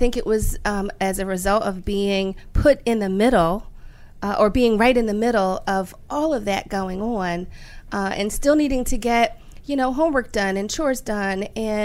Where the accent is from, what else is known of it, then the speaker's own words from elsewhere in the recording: Philadelphia, Pennsylvania, United States; I grew up in West Philadelphia.